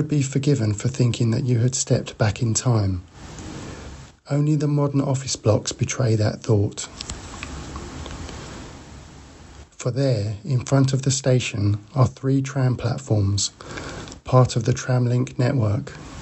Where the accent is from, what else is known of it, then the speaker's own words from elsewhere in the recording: Croydon, London, United Kingdom; I feel rather nostalgic for Croydon. After all, it is my hometown.